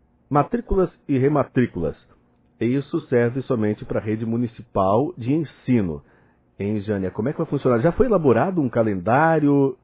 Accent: Brazil; Porque nós sabemos que somos brasileiros e as pessoas geralmente deixam tudo para a última hora.

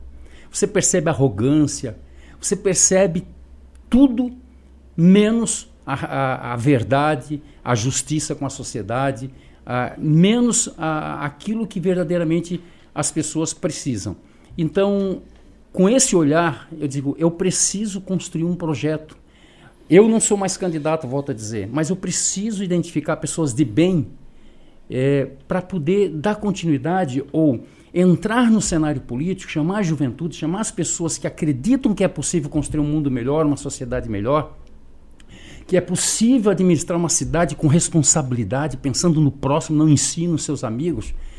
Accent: Santana, Brazil; born there; eu tenho 30 anos de vida pública, eu tenho uma história dentro de Uruçanga, eu nasci em Santana.

